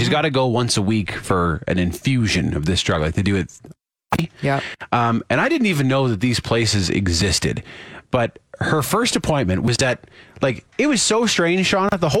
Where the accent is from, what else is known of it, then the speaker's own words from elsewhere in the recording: Saskatoon, Saskatchewan, Canada; So I'm from Saskatoon.